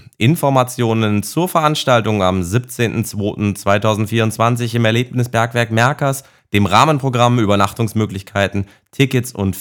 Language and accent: German; Lithuania; German is a second language; Es ist so ähnlich wie bei uns in Litauen.